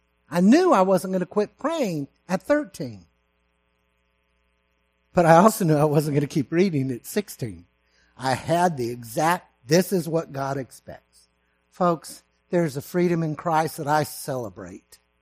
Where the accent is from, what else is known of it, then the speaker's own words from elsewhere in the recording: Texas, United States; And folks, it was in my home state of Texas.